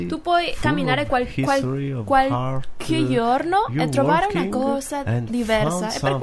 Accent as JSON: {"language": "Italian", "country": "Mexico", "lives_now": "Verona, Italy", "said": "sono messicana"}